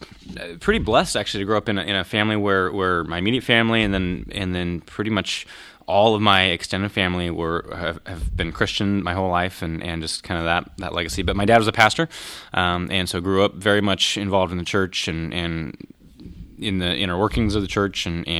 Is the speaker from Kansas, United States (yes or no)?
yes; Kansas, United States; It's funny because I grew up in Southwest Kansas, and so you would think that would be kind of a natural